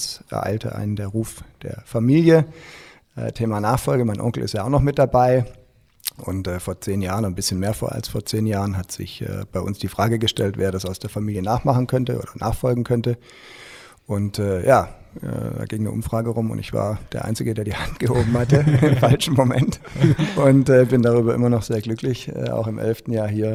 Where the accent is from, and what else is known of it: Stuttgart, Baden-Württemberg, Germany; born or raised there; also born or lived in Frankfurt